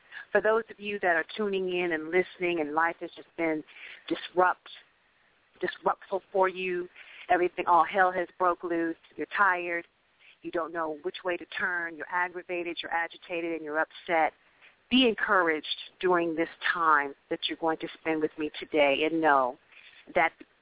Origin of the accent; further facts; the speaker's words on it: Akron, Ohio, United States; born and raised in Akron, Ohio. Many of you have heard that small town before.